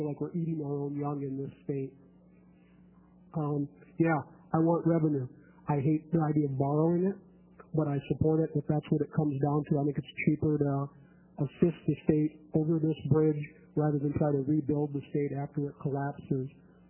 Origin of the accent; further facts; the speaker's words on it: Portland, Oregon, United States; I'm a teacher from Portland. I made that career change 5 years ago.